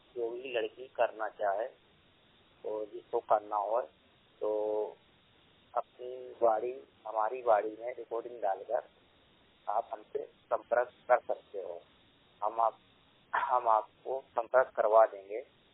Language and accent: Hindi; Bhopal, Madhya Pradesh, India; मैं भोपाल जिले का रहने वाला हूँ।